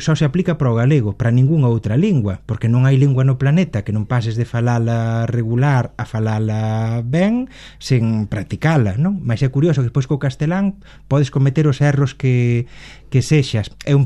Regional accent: Galicia, Spain; Eu son galega

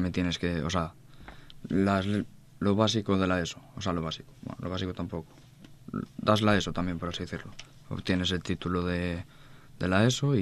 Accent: Neda, Galicia, Spain; Yo soy de Neda.

